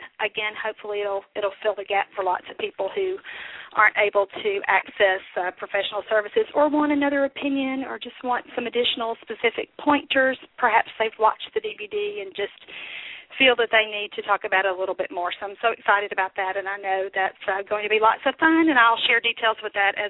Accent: Louisville, Kentucky, United States; I'm very excited that it is finally the week for the Louisville, Kentucky Conference, my hometown conference.

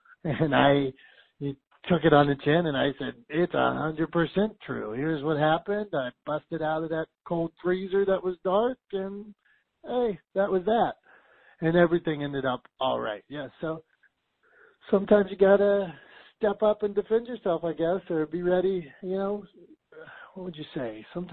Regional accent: Pittsburgh, Pennsylvania, United States; I'm from Pittsburgh. You can't let people just run over you.

